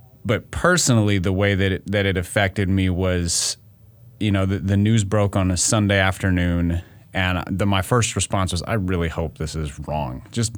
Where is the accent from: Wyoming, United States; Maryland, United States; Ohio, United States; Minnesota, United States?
Minnesota, United States; plus I grew up in Minnesota, so I was a Timberwolves fan